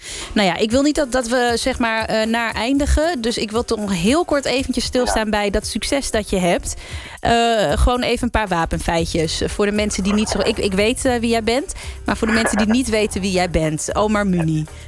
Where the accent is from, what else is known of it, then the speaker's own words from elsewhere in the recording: Netherlands; want ik ben in Nederland geboren, opgegroeid en weet eigenlijk niet beter.